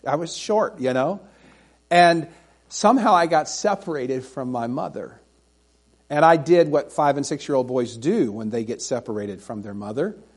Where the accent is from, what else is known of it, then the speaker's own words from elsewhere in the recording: Tuscaloosa, Alabama, United States; but I grew up in Tuscaloosa, Alabama, if you can't tell.